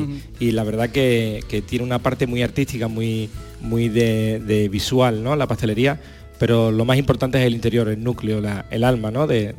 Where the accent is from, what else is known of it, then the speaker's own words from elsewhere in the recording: Huelva, Andalusia, Spain; born there; Nosotros nacimos en Huelva, pero nuestra familia es de Lepe. Mi padre es de Lepe, mis abuelos son de Lepe.